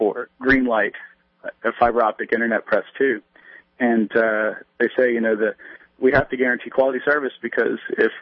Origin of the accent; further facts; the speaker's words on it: Wilson, North Carolina, United States; So my hometown, Wilson, North Carolina, small, medium-sized city of about 40,000 in the eastern part of the state